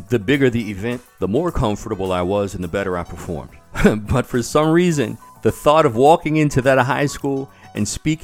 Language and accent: English; Baltimore, Maryland, United States; although I was born and raised in Baltimore, I left here while I was in the military and was gone for quite some time.